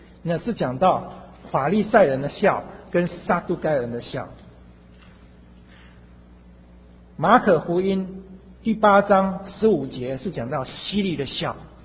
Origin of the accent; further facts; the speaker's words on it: China; 我们中国人过年新年以前要什么年终大扫除是吧